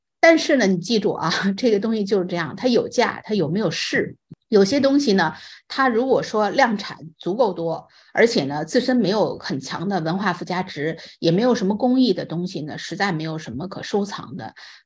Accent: China; now in United States; 像我们都是从中国来到美国的

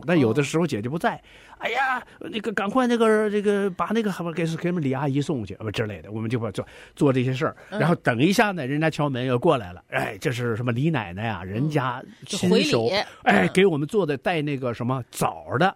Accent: northern China, China; 我们都是北方人。

